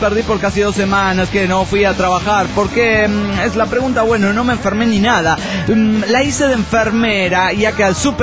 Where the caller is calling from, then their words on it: Guadalajara, Jalisco, Mexico; de Guadalajara.